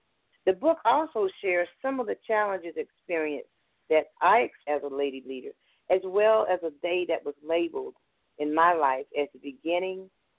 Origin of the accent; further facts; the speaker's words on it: Florida, United States; now in Lawrenceville, United States; Well, I'm originally from Florida. I relocated to metropolitan Atlanta a little over 20 years ago.